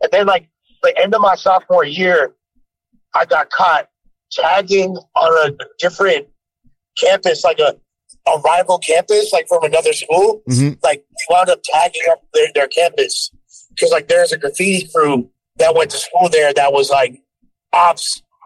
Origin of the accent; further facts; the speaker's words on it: Los Angeles, California, United States; I'm from West LA.